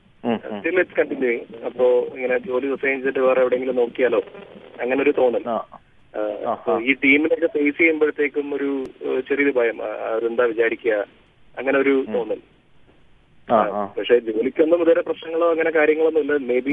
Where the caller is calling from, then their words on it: Abu Dhabi, United Arab Emirates; Doctor, ഞാൻ അബുദാബിയിൽ നിന്നാണ് വിളിക്കുന്നത്.